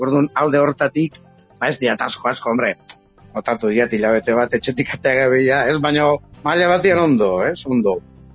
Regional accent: San Sebastián, Basque Country, Spain; born there; berez jaio bat Donostian

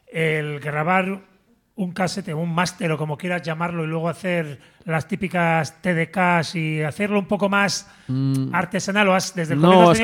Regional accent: Basque Country, Spain; No, soy de cerca de Álava.

